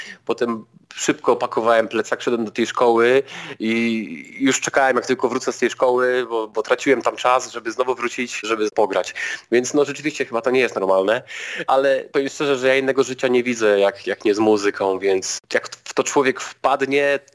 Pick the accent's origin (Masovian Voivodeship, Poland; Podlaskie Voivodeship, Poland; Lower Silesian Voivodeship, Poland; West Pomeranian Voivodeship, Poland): Lower Silesian Voivodeship, Poland; Jelenia Góra; born there; moved away; bo ja jestem na Śląsku Górnym, tak, od 20 lat, ale urodziłem się w Jeleniej Górze na Dolnym Śląsku.